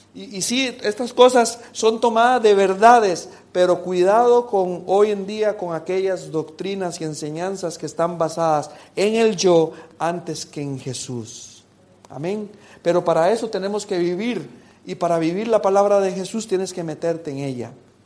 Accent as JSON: {"language": "Spanish", "country": "Costa Rica", "said": "hace un tiempo en mi país, en Costa Rica, hice un reto"}